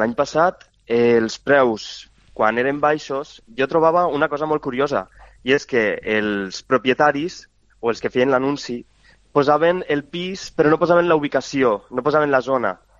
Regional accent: Mollerussa, Catalonia, Spain; Jo sóc de Mollerussa.

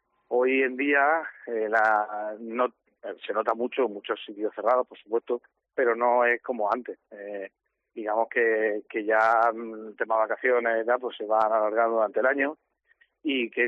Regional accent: Region of Murcia, Spain; nos gusta mucho, tanto ciudad como región, somos una región de Murcia muy de muy salir

